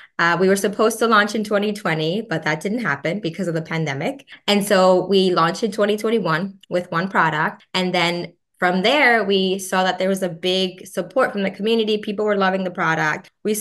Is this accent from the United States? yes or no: no; Dominican Republic; So we grew up in the Dominican Republic